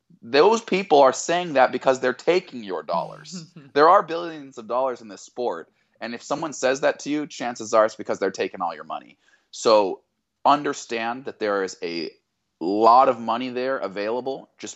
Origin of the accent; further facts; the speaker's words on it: Boise, Idaho, United States; also born or lived in Arkansas; I was born in Arkansas. I grew up in Boise, Idaho, and I have country in my blood